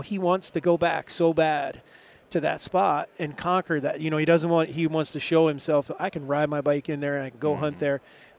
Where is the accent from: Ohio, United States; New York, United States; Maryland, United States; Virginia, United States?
Virginia, United States; also born or lived in Arkansas; now in Montana, United States; I'm that dad, you know, like I mentioned, we grew up in Virginia. We moved to Arkansas before we moved to Montana.